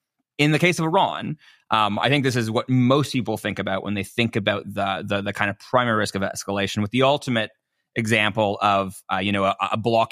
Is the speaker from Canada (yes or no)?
yes; Toronto, Ontario, Canada; I'm Canadian up in Toronto.